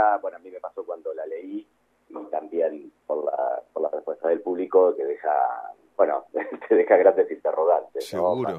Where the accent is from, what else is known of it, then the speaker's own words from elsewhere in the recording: González Chávez, Buenos Aires Province, Argentina; yo me fui de González Chávez a estudiar informática, imagínate